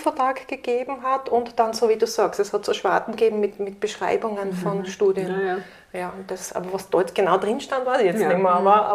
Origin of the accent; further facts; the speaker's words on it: Fehring, Styria, Austria; eigentlich komme ich aus der Oststeiermark. Ich bin in Fähring aufgewachsen und dann meine Schulstationen in Fürstenfeld und Feldbach.